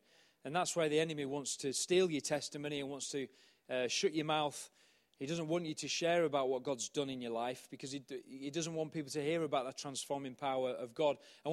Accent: Yorkshire and the Humber, United Kingdom; I'm a Yorkshireman though, what do you expect?

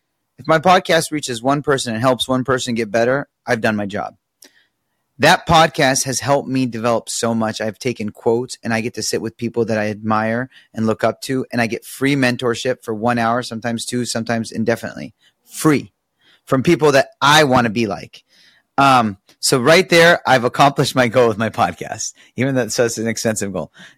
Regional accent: Cairo, Cairo Governorate, Egypt; now in Newport Beach, United States; I come from Cairo, Egypt, poverty, right?

